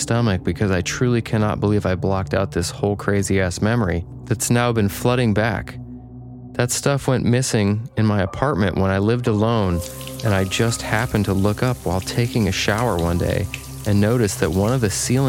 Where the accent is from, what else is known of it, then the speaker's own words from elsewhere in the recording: the South, United States; so if y'all can't tell by now, I'm from the South.